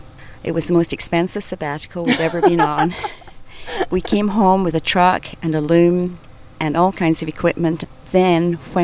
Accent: Cambuslang, Scotland, United Kingdom; moved away as an adult; now in United States; I'm from Cambuslang, Glasgow, Scotland. I immigrated to America in 1963. I've been here for a long time

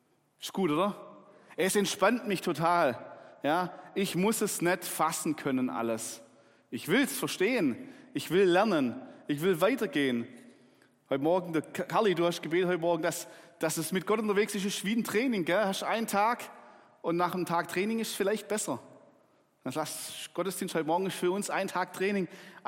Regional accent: Baden-Württemberg, Germany; als Schwabe, als eifriger Schwabe und auch als schaffiger Schwabe

